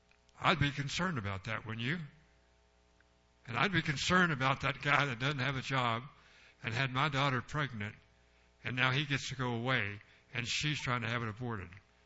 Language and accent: English; United States; I thought that was a great privilege as an American. I thought that's what we were. We're Americans, and other countries can't do that.